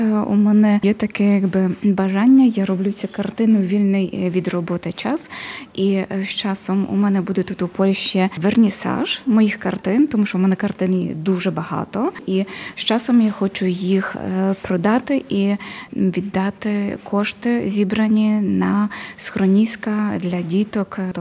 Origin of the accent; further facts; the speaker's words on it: Western Ukraine, Ukraine; born there; Я народилась в Україні, в Західній Україні